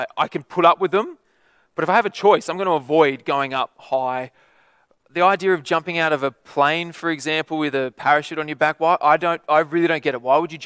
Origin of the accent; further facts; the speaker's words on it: Lithgow, New South Wales, Australia; where I grew up in Lithgow